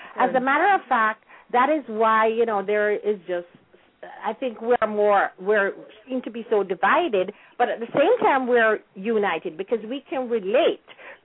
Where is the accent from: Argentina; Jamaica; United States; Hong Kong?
Jamaica; some of my interpretation of how I feel about growing up in Jamaica.